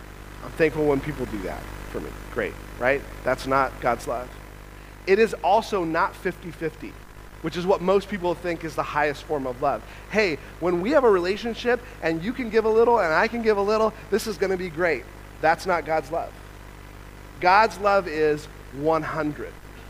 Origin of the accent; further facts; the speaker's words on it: Nevada, United States; I grew up in Nevada, very close to snow.